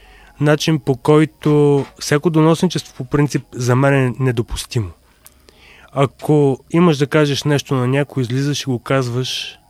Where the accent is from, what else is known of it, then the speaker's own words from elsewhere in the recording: Sliven, Sliven Province, Bulgaria; И двамата сме от Сливен.